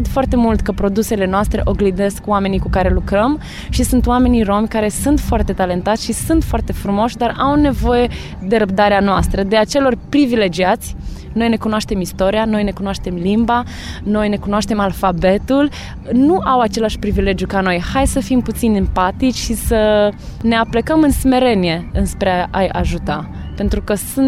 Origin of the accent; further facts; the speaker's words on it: Drobeta-Turnu Severin, Mehedinți County, Romania; eu aveam un istoric personal de a cânta cu romii pe străzile unde am copilărit, în Drobeta, Turnul Severin